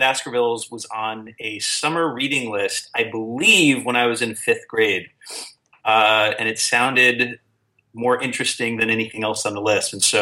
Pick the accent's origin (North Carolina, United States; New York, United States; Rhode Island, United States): New York, United States; White Plains; It used to run on PBS where I grew up in White Plains.